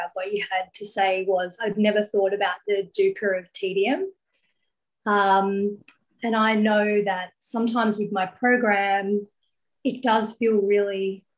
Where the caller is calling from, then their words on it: Melbourne, Victoria, Australia; I'm calling in from Melbourne, Australia